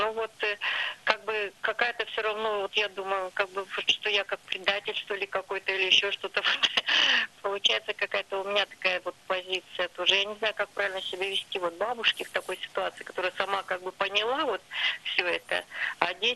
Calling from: Saint Petersburg, Russia; из Санкт-Петербурга.

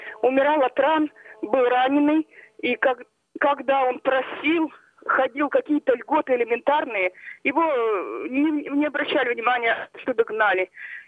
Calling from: Chelyabinsk, Chelyabinsk Oblast, Russia; Я звонила из Челябинска

